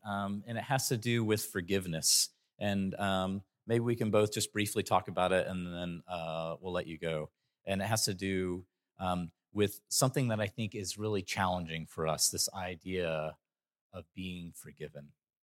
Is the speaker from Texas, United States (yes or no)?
yes; Texas, United States; I was raised in East Texas.